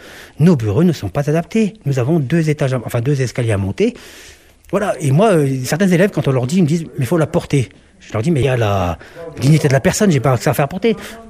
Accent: France; Non, mais monsieur et dame, je suis français.

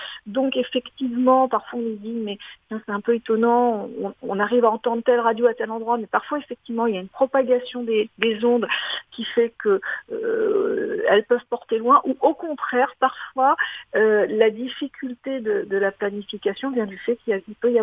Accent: Poitiers, Nouvelle-Aquitaine, France; J'ai grandi avec les radios libres que j'écoutais à l'époque à Poitiers, puisque je suis originaire de Poitiers

